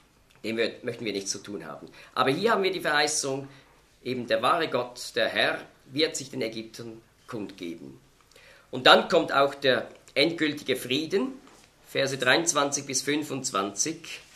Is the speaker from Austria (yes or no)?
no; Switzerland; würden Sie der UNO beitreten als Schweizer?